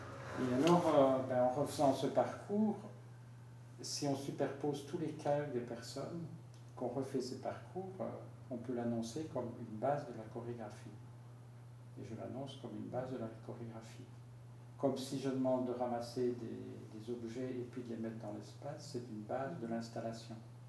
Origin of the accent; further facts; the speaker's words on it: Liège, Wallonia, Belgium; now in Brussels, Belgium; Donc je venais de Liège à Bruxelles suivre des cours.